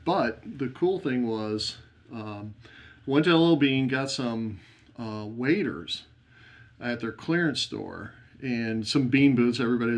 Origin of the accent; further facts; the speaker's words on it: St. Louis, Missouri, United States; No, I started about 92. I grew up in St. Louis